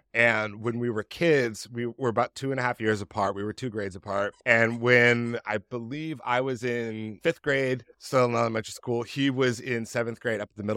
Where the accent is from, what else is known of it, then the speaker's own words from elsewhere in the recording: Boston, Massachusetts, United States; I grew up in Boston in the 1980s and 90s where it was like a Dick Tracy comic. Everybody had a nickname.